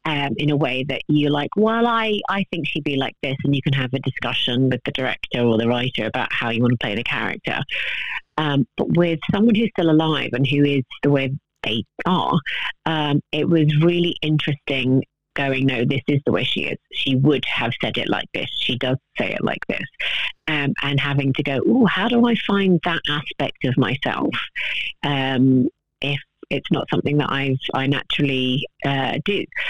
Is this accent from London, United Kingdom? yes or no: yes; Barnet, London, United Kingdom; No, I'm from Barnet, North London.